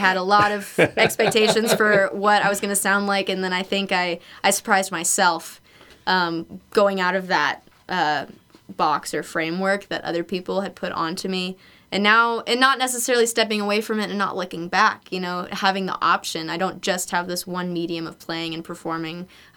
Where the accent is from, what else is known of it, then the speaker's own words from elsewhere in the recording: Texas, United States; And, you know, I've never gone swing dancing, even though I'm a Texan